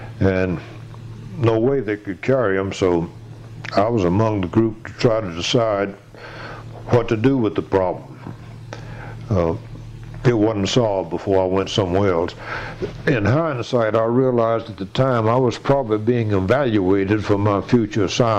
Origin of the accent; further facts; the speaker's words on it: the South, United States; since I was from the South, I had put Charleston Navy Yard